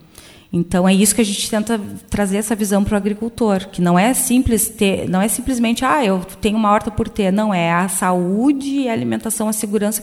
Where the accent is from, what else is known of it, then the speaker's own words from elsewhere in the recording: Canguçu, Rio Grande do Sul, Brazil; Porque eu sou de Canguçu, né? Para quem não conhece, Canguçu fica próximo a Pelotas.